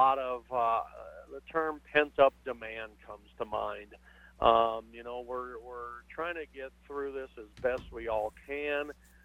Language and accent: English; Arvada, Colorado, United States; I grew up in Arvada, worked in Golden